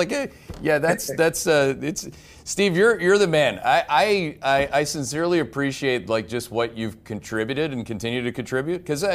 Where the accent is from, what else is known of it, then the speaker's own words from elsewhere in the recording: Canada; now in United States; I'm a Canadian. Like, I have a green card. I have a beautiful American family.